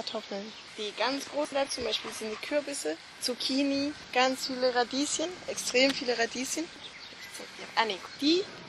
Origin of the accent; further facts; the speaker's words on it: Colombia; now in Germany; bin 23 noch Jahre alt. Ich komme aus Kolumbien ursprünglich, bin da aufgewachsen, komme aus einer deutschen Familie in Kolumbien, bin da zur deutschen Schule gegangen.